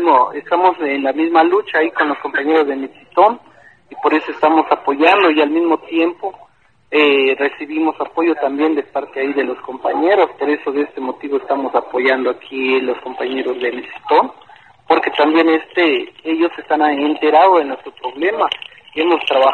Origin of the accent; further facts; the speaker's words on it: Venustiano Carranza, Chiapas, Mexico; nosotros somos del municipio de Venustiano Carranza